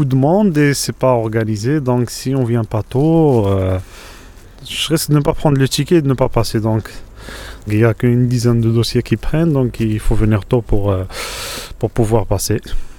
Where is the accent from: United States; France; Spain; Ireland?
France; Châteaurenard, Provence-Alpes-Côte d'Azur; Non, je suis exactement de Château-Renard.